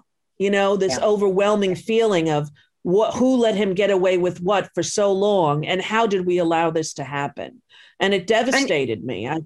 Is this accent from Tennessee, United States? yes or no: no; New York, United States; we started talking about growing up on Long Island, about his family